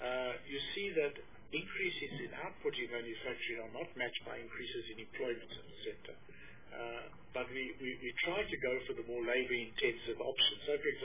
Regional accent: South Africa; I come from South Africa.

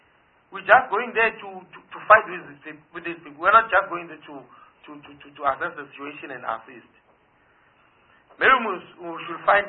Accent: South Africa; this belongs to me as a South African

